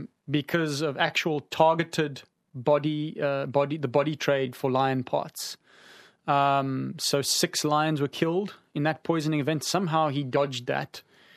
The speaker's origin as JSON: {"language": "English", "country": "South Africa", "said": "Like myself, I'm a South African. I'm certainly not a Ugandan."}